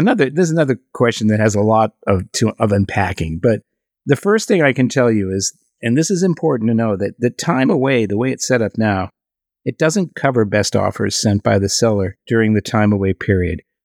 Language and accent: English; Massachusetts, United States; There's an Italian, Sicilian Nabilodon version of a meat pie that was popular where I grew up in Massachusetts as a child